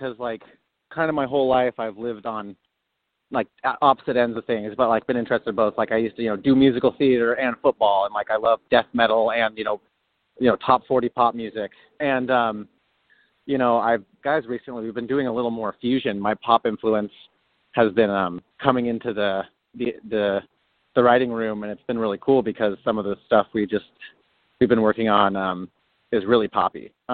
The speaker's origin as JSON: {"language": "English", "town": "Seattle", "region": "Washington", "country": "United States", "said": "You know, we're all from Seattle."}